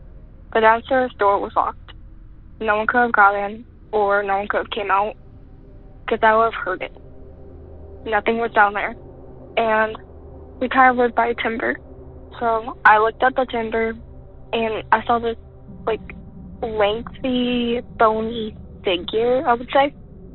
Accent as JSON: {"language": "English", "region": "Iowa", "country": "United States", "tie": "born or raised there", "said": "So, I'm going to stay anonymous, but I grew up in Iowa, on more the eastern west side of Iowa."}